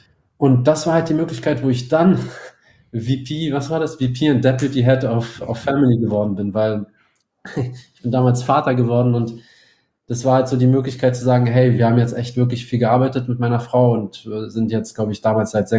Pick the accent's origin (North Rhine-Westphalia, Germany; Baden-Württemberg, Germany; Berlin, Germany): Berlin, Germany; ich bin in Berlin aufgewachsen, habe in Berlin studiert und habe dann nach dem Studium ein bisschen gereist